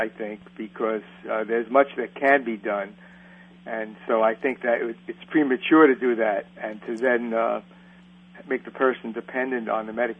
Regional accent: Bronx, New York, United States; By the way, I'm from the Bronx. I don't know if you know that. So we are inflicting on your readers two New Yorkers in one show.

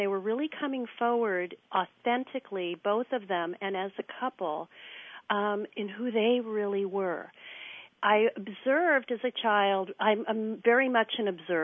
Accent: San Francisco, California, United States; growing up in San Francisco, a San Francisco kid with all my friends and going to the schools

